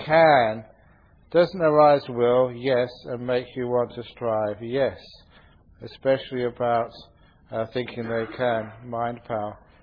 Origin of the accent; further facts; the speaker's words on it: London, United Kingdom; growing up in London